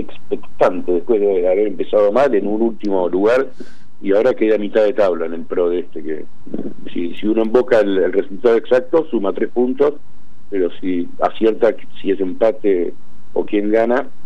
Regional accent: Argentina; tan famosos que somos nosotros los argentinos en fútbol

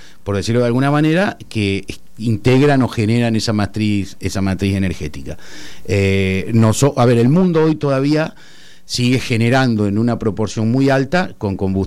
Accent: San Francisco, Córdoba, Argentina; now in Córdoba, Argentina; En Córdoba capital, yo soy de San Francisco.

